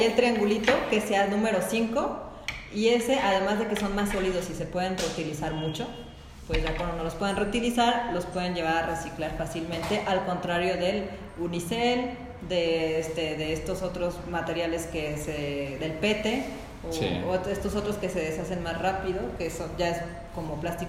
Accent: Uruapan, Michoacán, Mexico; porque yo soy de Uruapan

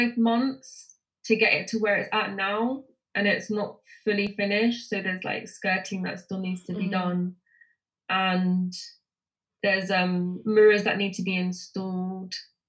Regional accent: West London, London, United Kingdom; West London.

